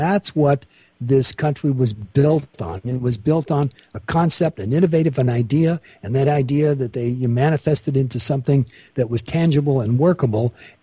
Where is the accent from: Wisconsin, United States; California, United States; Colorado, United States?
California, United States; Bell; I was brought up and raised in Southern California. As a matter of fact